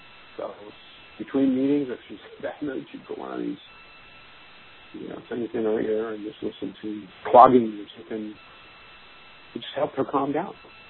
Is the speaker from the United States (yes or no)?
no; England, United Kingdom; moved away; was not popular to be English, and I was attacked and abused and made fun of until I got rid of my accent.